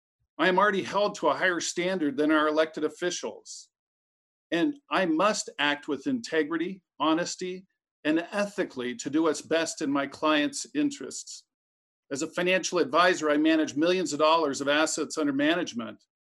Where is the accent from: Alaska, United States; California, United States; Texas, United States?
Alaska, United States; I was born and raised in Alaska. I was a product of the 64 earthquake, literally.